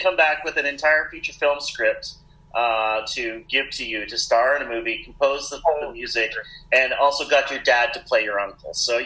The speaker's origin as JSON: {"language": "English", "town": "Hamilton", "region": "Ontario", "country": "Canada", "said": "we're all from Hamilton on this interview."}